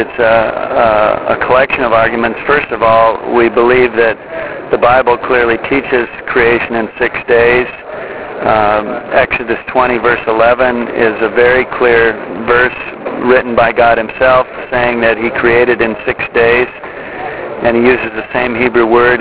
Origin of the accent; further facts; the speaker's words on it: Minnesota, United States; Well, I grew up in Minnesota in a church-going family